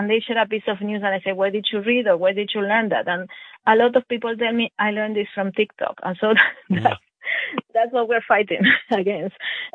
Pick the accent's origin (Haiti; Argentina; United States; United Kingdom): Argentina; I am personally from Argentina.